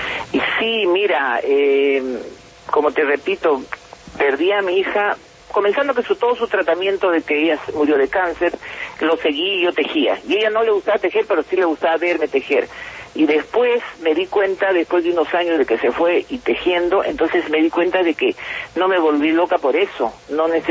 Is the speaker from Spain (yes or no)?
no; Peru; me quedo asombrada de cómo somos tejedores los peruanos.